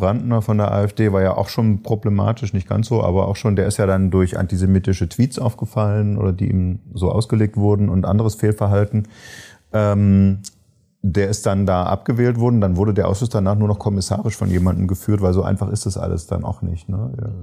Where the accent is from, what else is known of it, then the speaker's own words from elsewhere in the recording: Saxony, Germany; Also ich komme aus Sachsen, ich könnte das auf Sächsisch machen.